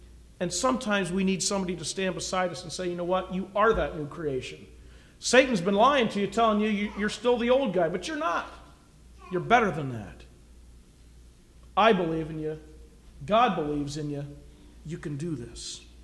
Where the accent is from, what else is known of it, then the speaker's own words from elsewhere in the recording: Pennsylvania, United States; I remember as a child when we grew up in Western Pennsylvania